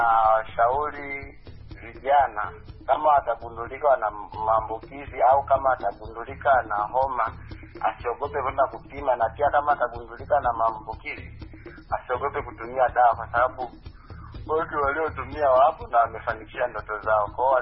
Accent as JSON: {"language": "Swahili", "region": "Mbeya", "country": "Tanzania", "said": "natokea Mbeya, Tanzania."}